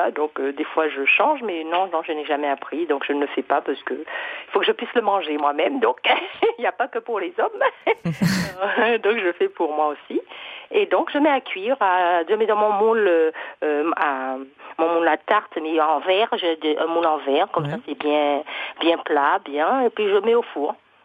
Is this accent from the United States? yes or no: no; Martinique; de vanille, que je suis originaire de la Martinique.